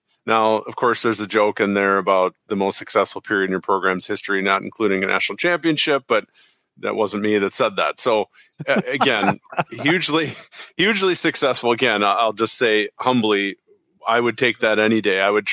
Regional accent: Minnesota, United States; And why I say that is I born and raised in Minnesota. I spent most of my working career post college in Minnesota

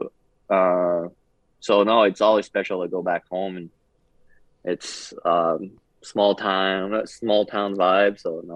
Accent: East Coast, Canada; English is a second language; now in West Coast; It's like 8 hour drive from my hometown. So like I played against him. I never really met him before. So it was a big step up too, a big change actually, just going through across country too. I lived all my life on the East Coast

